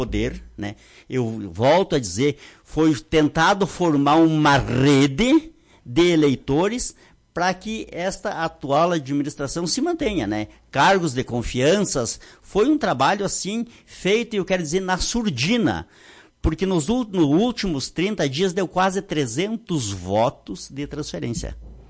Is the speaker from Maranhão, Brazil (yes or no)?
no; Rio Grande do Sul, Brazil; como nós gaúchos dissemos, né?